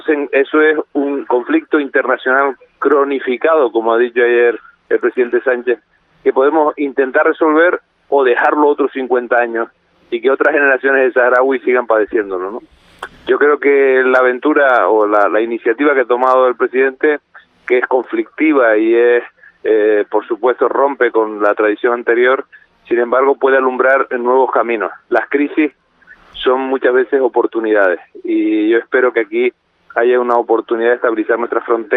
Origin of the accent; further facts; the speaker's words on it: Canary Islands, Spain; como canario